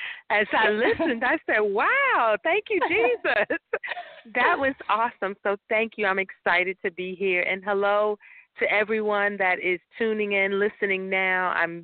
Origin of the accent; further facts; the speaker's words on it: New York City, New York, United States; but he lived in North Carolina, and I grew up in New York City, so I didn't really get to see him a lot.